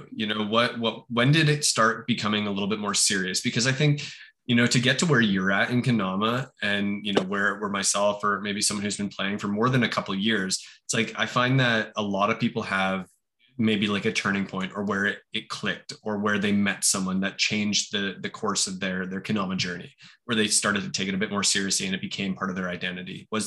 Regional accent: Canada; And I'm a Canadian. I don't know my American geography.

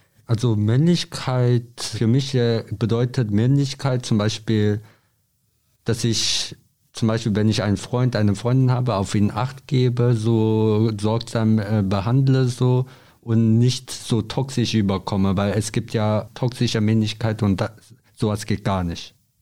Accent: South Korea; ich komme ursprünglich aus Südkorea

